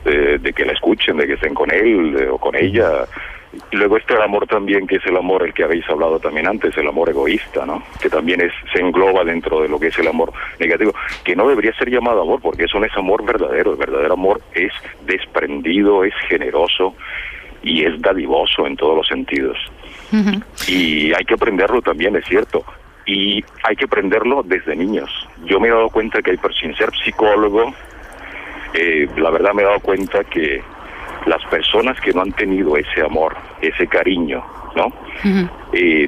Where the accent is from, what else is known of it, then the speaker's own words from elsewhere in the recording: Italy; Spanish is a second language; Yo soy italiano.